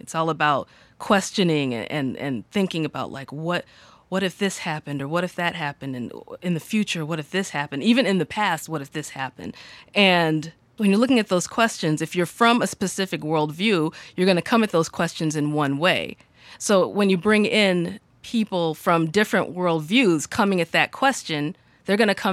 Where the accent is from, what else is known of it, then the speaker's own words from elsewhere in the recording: United States; growing up as a Nigerian American who's really awake and interested in both sides, like I grew up in the United States